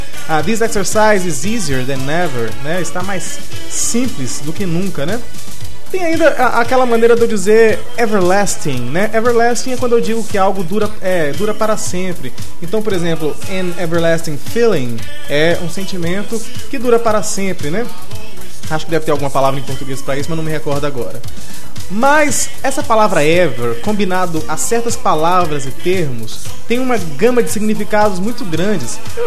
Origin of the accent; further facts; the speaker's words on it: Minas Gerais, Brazil; Como sou mineiro, fiz aquele pãozinho de queijo